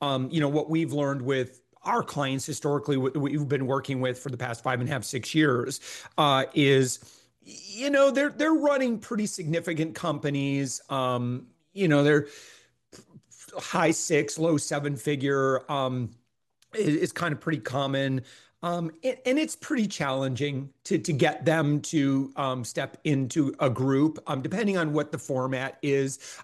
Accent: Michigan, United States; I was raised in West Michigan and lakes mm-hmm. everywhere. We had family members that lived on lakes, and boy, what great memories.

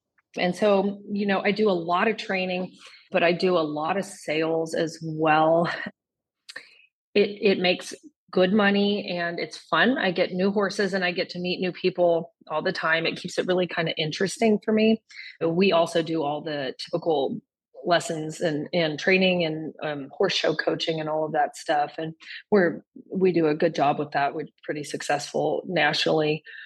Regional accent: Kansas, United States; So I grew up in Kansas and actually went to the University of Kentucky with the intentions of working with racehorses.

